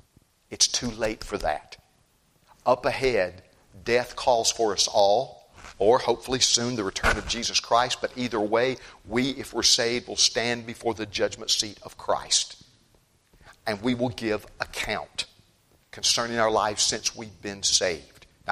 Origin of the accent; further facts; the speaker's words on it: North Carolina, United States; born there; I was born in North Carolina. I lived down in South Carolina.